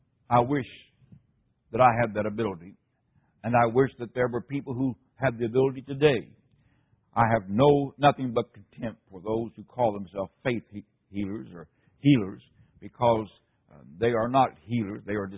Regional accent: West Virginia, United States; great tragedy in West Virginia. And I can relate to that in a very special way. Not only because it's my home state

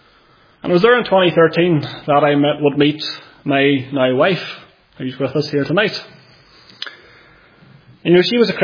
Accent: Northern Ireland, United Kingdom; I am from County Armagh. You maybe know that from the accent. I've been told I've quite a thick accent, so hopefully you can understand me. And I've lived in Northern Ireland most of my life.

